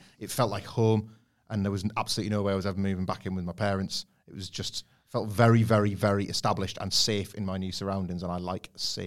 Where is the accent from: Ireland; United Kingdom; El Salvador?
United Kingdom; Scarborough, Yorkshire and the Humber; I grew up in Scarborough, and there was tons of them nearby